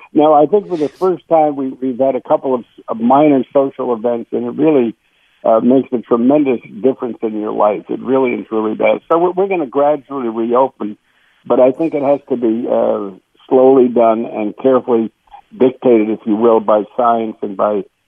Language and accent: English; Bronx, New York, United States; My parents came from Sweden as immigrants, and we were poor. We were raised in the Bronx.